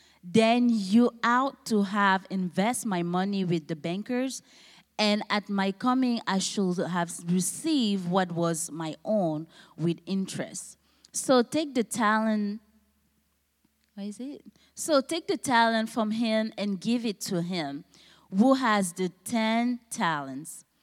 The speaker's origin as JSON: {"language": "English", "country": "Cameroon", "moved": "yes", "lives_now": "United States", "said": "I'm from Cameroon. And I have been in the United States for almost 8 years, so yeah."}